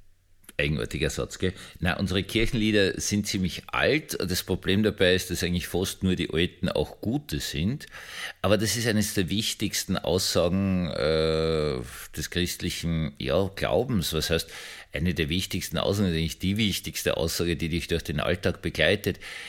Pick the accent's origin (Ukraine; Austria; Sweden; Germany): Austria; Vienna; Also ich bin in Wien aufgewachsen, wir sind in die Gumpendorfer Evangelische Kirche gegangen, die riesige Gustav-Adolf-Kirche, heutzutage 12-Apostel-Kirche